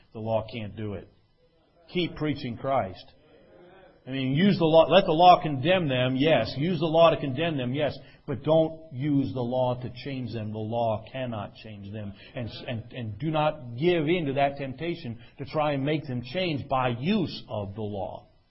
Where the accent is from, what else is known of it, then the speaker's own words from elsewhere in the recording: New Jersey, United States; I'm from New Jersey. I can't help it. Everything I say sounds sarcastic.